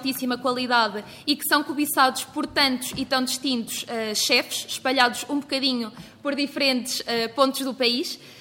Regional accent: Montalegre, Vila Real, Portugal; felicitar aqui a minha terra, a minha casa e a minha gente, porque também eu sou barrosã

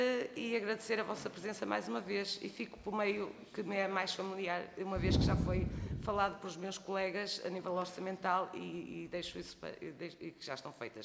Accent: Norte, Portugal; por isso eu vou falar mais do Norte, que eu sou do Norte

